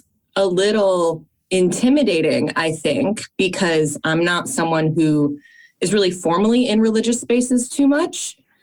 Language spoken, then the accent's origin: English; Fairfield, Connecticut, United States; And we grew up in Fairfield, Connecticut. So it's a very kind of like upper class, very white town.